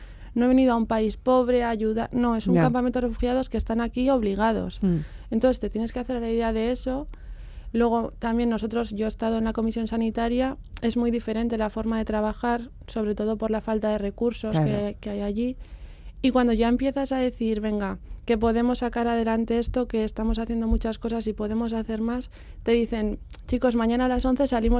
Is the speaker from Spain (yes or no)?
yes; Ávila, Castile and León, Spain; now in Lasarte, Spain; yo soy de Ávila, pero vivo en Lasarte.